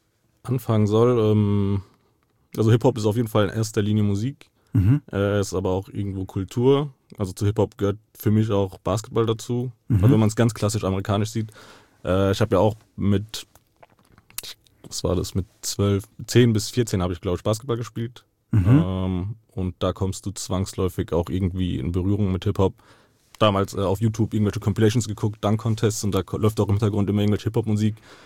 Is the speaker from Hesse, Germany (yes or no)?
yes; Frankfurt, Hesse, Germany; In Hausen tatsächlich, mein ganzes Leben. Mein ganzes Leben auch in derselben Straße. Geboren, aufgewachsen in Hausnummer X, dann irgendwann umgezogen, ein paar Hausnummern weiter.